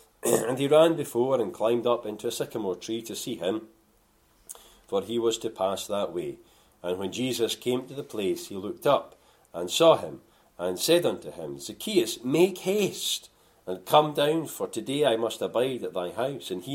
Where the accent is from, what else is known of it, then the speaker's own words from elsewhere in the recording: Scotland, United Kingdom; being a Scotsman, I find disappointment quite encouraging.